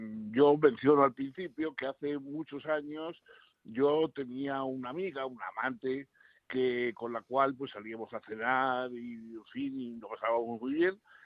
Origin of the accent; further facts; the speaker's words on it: Mexico; Eso ya no te puedo decir. yo soy solo mexicano.